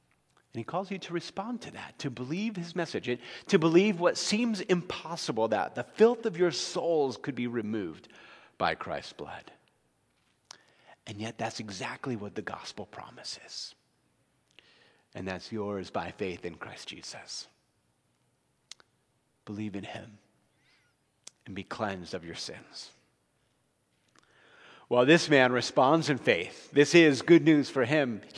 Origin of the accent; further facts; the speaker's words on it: New Jersey, United States; Growing up in New Jersey, there was the Jersey Devil, right?